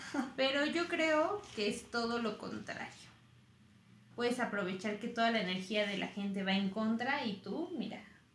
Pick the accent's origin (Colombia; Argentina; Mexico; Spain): Mexico; Mexico City; born there; Nací en México, en la Ciudad de México, un 13 de marzo de 1998, que cayó viernes 13.